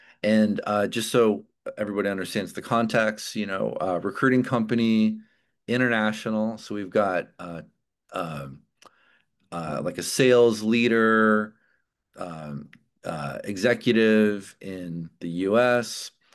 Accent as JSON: {"language": "English", "region": "Midwest", "country": "United States", "lives_now": "San Francisco, United States", "said": "Moved to San Francisco. I'm from the Midwest originally. Moved to San Francisco, where worked with a totally different type of entrepreneur."}